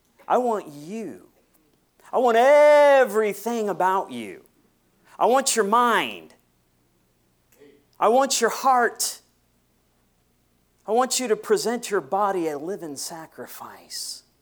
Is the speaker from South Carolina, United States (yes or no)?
no; Fort Myers, Florida, United States; I grew up in Fort Myers.